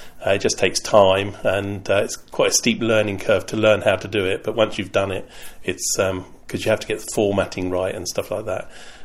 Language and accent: English; Portsmouth, South East England, United Kingdom; I grew up in Stampshaw, lived there from... shortly after I was born, right up till I was about 16 years old, and explored all around places like Flathouse Quay, Clarence Pier